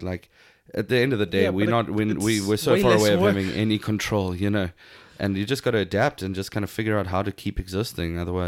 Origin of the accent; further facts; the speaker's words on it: South Africa; we're from South Africa.